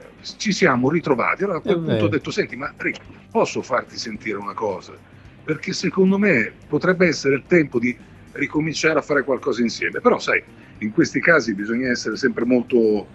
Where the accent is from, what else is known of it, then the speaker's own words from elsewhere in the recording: Sicily, Italy; sono terrone, sono isolano, sono siciliano